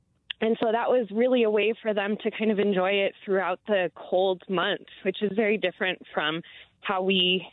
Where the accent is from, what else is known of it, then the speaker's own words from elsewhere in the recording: New Mexico, United States; also born or lived in Denver; Yeah, so I'm born and raised in New Mexico. My family goes a very long way back here in this state. And I recently moved back after being in Denver for 9 years.